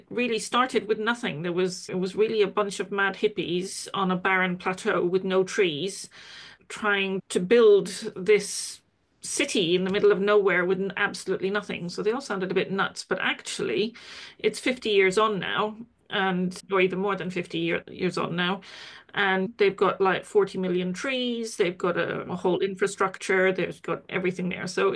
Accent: Auroville, Tamil Nadu, India; Yeah, so I was born and brought up in India, a international township called Auroville, which is where my surname comes from.

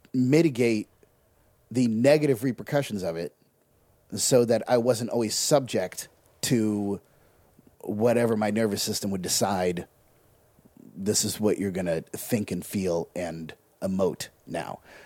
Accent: Fort Bragg, California, United States; So I grew up in Fort Bragg, California. It's a small town on the coast of California.

